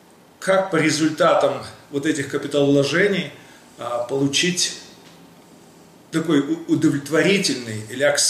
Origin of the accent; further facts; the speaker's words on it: Moldova; also born or lived in Novocherkassk, Russia; now in United States; Родился и вырос в Молдавии. Угу. Обучался в России в Новочеркасске.